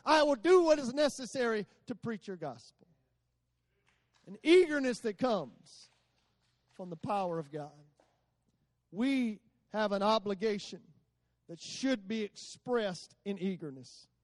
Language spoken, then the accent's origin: English; Americus, Georgia, United States; I'm from Americus, Georgia, just right down the road.